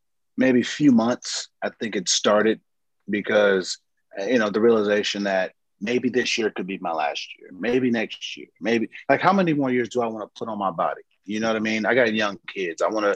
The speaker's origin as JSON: {"language": "English", "town": "San Diego", "region": "California", "country": "United States", "said": "And, you know, me, I'm obviously from San Diego."}